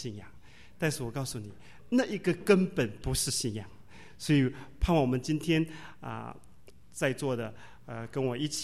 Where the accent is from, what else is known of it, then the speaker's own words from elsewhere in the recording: Ningbo, Zhejiang, China; also born or lived in Changchun; 我是在宁波长大，那我到了东北